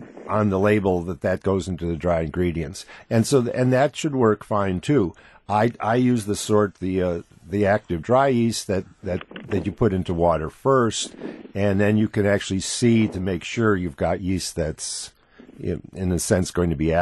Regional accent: Milwaukee, Wisconsin, United States; My mother made stolen, and I grew up in Milwaukee, so it's a German thing

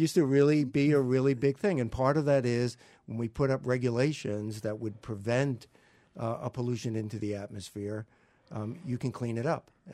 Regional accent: New York, United States; I mean, obviously, I grew up in New York.

